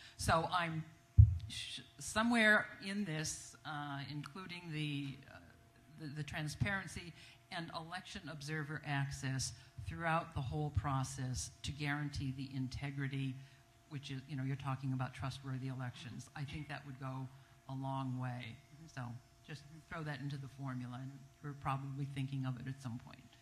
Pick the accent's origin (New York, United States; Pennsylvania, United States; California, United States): California, United States; San Rafael; I'm from San Rafael